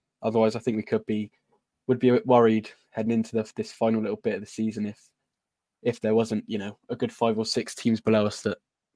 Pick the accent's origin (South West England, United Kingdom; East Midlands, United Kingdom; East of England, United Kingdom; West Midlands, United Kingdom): South West England, United Kingdom; Bristol; So I'm from Bristol. Well, just outside Bristol